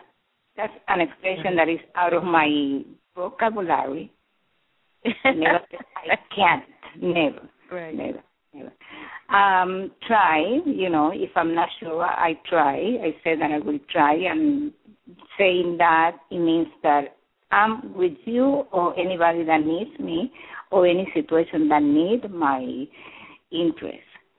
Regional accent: Dominican Republic; also born or lived in Puerto Rico; now in New York, United States; I'm from Dominican Republic.

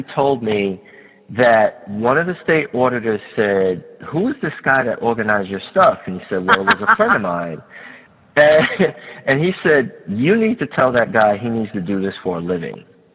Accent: Queens, New York, United States; moved away as an adult; also born or lived in Harlem; now in Long Island, United States; Well, I'm a kid from Harlem and Queens. I spent most of my life in Queens from the time I was about 5 until I left the house when I was about 20. I currently live on Long Island

